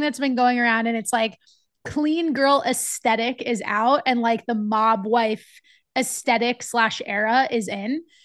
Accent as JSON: {"language": "English", "region": "New Jersey", "country": "United States", "said": "That's just like, I'm from New Jersey. And this is how I dress."}